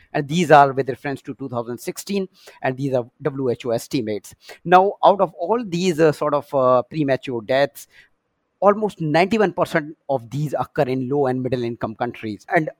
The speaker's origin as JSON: {"language": "English", "country": "India", "tie": "born or raised there", "second_language": "English", "said": "because I've been sort of born and raised in India."}